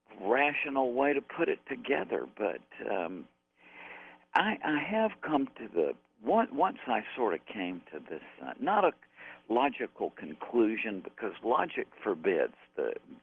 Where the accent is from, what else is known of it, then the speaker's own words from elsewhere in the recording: Porterdale, Georgia, United States; For example, I'm from Porterdale, Georgia, and my mom and dad are from Porterdale, Georgia.